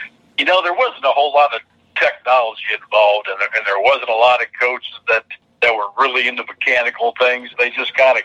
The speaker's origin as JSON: {"language": "English", "town": "Miami", "region": "Florida", "country": "United States", "tie": "born or raised there", "said": "and I grew up in Miami, so I was fortunate enough to meet Chick"}